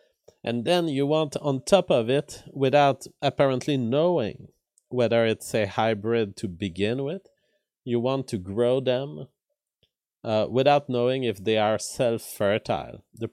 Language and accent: English; Quebec, Canada; I'm from Quebec, and I was proud of Quebec, and I was one sovereignist Quebecois.